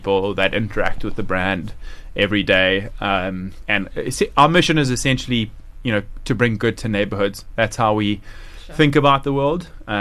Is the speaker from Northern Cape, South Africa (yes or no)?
no; Durban, KwaZulu-Natal, South Africa; And so growing up in Durban, I had the good fortune of really having a beautiful relationship with my late dad